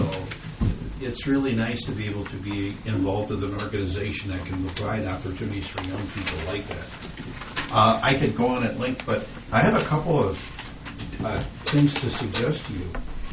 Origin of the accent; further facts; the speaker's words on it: St. Paul Park, Minnesota, United States; I'm a river kid. I grew up in St. Paul Park, so my youth is spent on Lakeland Island and the backwaters of the Mississippi.